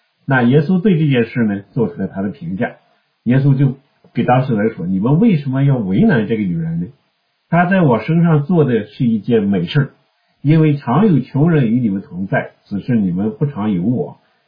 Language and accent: Chinese; Shaanxi, China; 尤其是我们陕西那么多的这个古墓，那都是活着的时候为自己修的。